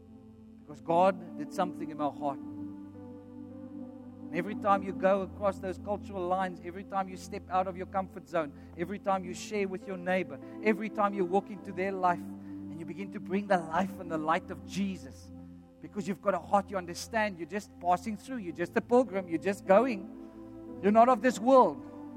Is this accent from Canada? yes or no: no; South Africa; But being a South African, there's nothing wrong with that.